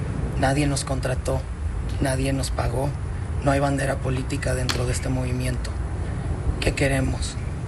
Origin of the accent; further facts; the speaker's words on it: Mexico; Somos mexicanos.